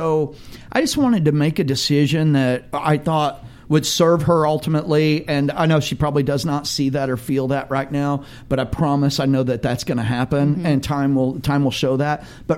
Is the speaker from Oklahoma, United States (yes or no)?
yes; Oklahoma, United States; I grew up in Oklahoma, so I was around all the five civilized tribes.